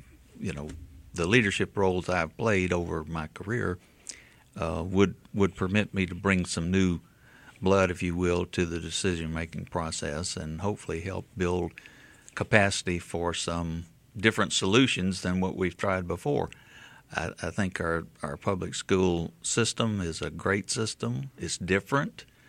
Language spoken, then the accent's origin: English; Mobile, Alabama, United States; Well, of course, I grew up in Mobile and attended public school here at Oakdale, Maryvale, Maines Junior High, graduated from Murphy High School.